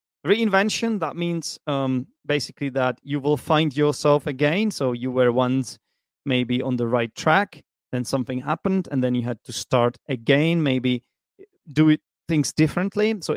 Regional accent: Prague, Czechia; but I am from Prague, actually. My childhood passion for football blossomed amidst the city's cobbled streets.

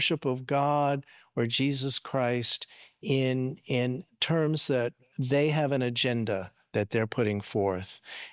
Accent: Washington, District of Columbia, United States; Growing up in Washington, D.C., I remember when I first started going to gay bars

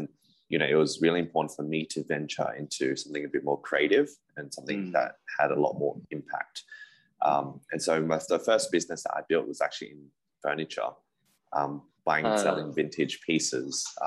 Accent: Australia; I'm originally from Australia, born and raised from an immigrant family.

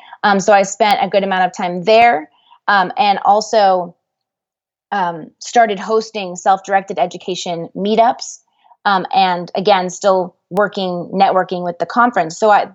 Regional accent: Dallas, Texas, United States; since I'm from Dallas.

